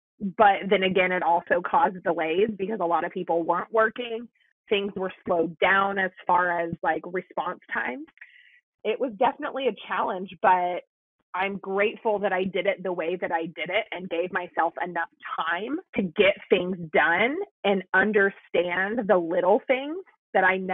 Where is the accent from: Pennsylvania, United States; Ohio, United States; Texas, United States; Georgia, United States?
Texas, United States; Houston; also born or lived in Montana; I was born and raised in Houston, and most of my family still lives here